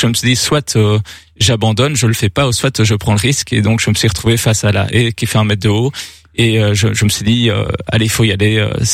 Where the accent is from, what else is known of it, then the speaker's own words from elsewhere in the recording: Namur, Wallonia, Belgium; c'est vrai que c'est un petit rêve en tant que namurois.